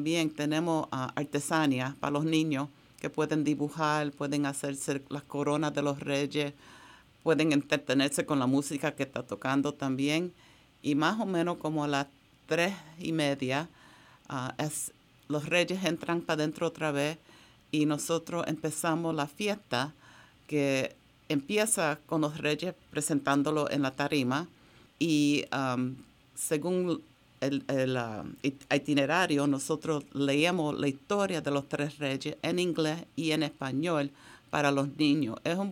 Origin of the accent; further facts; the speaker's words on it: Bethlehem, Pennsylvania, United States; Because I was raised in Bethlehem, PA, we did not celebrate at our house the three kings as you described it.